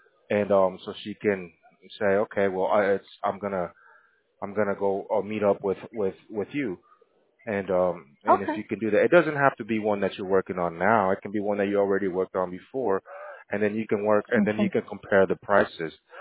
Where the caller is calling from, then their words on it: Florida, United States; I'm calling from Florida. I'm in Gibson today.